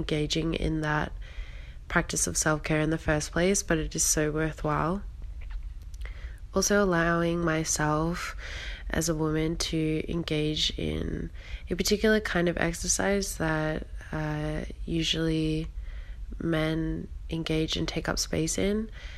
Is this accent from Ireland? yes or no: no; Australia; I am from Australia